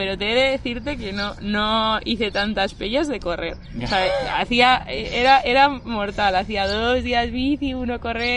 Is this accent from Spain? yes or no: yes; Spain; nunca cogí porque no me dejaron viajar como española